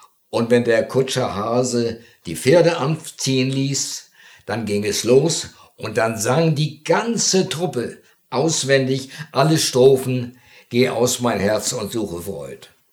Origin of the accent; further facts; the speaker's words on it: Rickling, Schleswig-Holstein, Germany; ich bin aufgewachsen, also ich bin geboren in Rickling, in der Anstalt Salem, die mein Vater aufgebaut hatte.